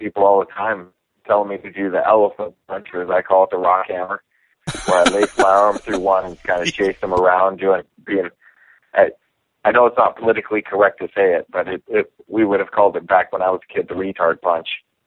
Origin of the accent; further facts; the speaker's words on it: United States; because I'm an American fighting in Canada.